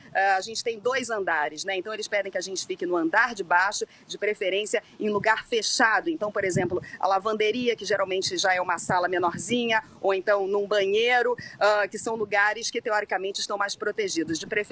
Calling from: Cooper City, Florida, United States; Eu estou aqui falando de Cooper City, é uma cidade bem próxima a Fort Lauderdale.

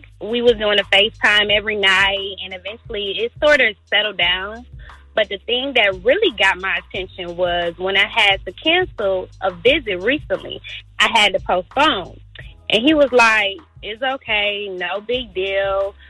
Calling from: Brockton, Massachusetts, United States; also born or lived in Virginia; I'm calling from Brockton, which is a town about 20 miles outside of Boston.

